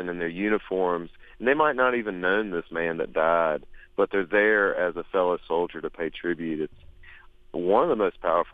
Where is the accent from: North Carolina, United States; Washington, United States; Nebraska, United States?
North Carolina, United States; we're from North Carolina, so being from the South, the Civil War is kind of this unavoidable thing.